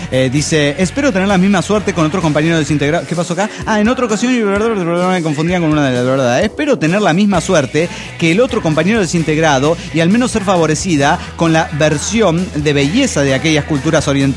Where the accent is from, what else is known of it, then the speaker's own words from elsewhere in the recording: Guadalajara, Jalisco, Mexico; now in El Salto, Mexico; soy tapatío, cabrones, y soy de Guadalajara, pero vivo en un municipio cerca de ahí llamado El Salto, Jalisco, que como ya expliqué, está muy contaminado. Sí, y pues trabajo en Zapopan, que me queda del otro lado de la zona metropolitana de Guadalajara.